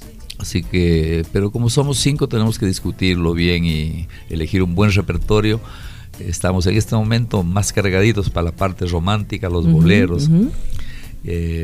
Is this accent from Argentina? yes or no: no; Ecuador; now in Chile; como ecuatoriano me ponían orgulloso.